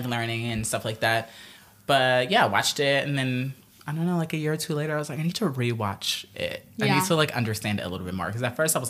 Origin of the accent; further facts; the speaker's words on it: Omaha, Nebraska, United States; No. I'm from Omaha.